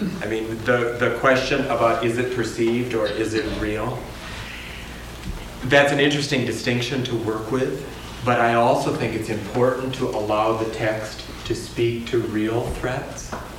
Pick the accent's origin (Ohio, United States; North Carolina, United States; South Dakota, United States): South Dakota, United States; Anybody who grew up in South Dakota, I grew up in South Dakota